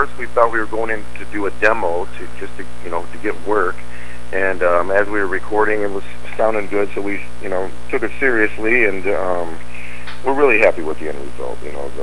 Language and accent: English; Detroit, Michigan, United States; I grew up in Detroit, and, I pretty much had a musical family.